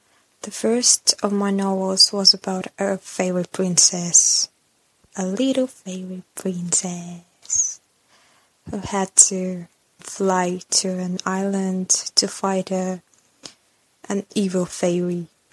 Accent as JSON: {"language": "English", "country": "Russia", "second_language": "English", "said": "Hi everyone … welcome to … English Podcast. I'm from Russia."}